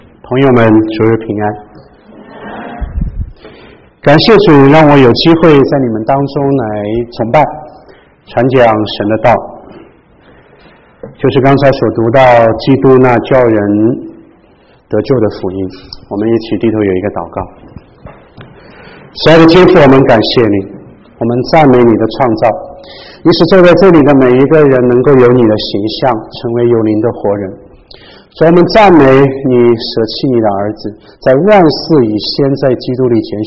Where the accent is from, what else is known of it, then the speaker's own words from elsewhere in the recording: Chengdu, Sichuan, China; 那我来自成都